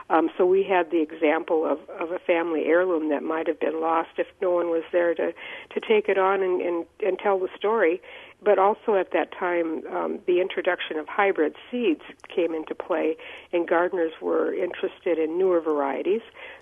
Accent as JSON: {"language": "English", "region": "Iowa", "country": "United States", "tie": "born or raised there", "said": "Well, when I was growing up in Northeast Iowa, one of my favorite childhood memories was visiting my grandparents."}